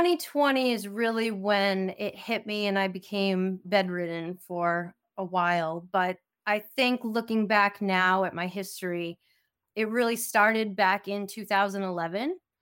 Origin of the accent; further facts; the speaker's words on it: Maine, United States; back in 2012, I moved back to my home state of Maine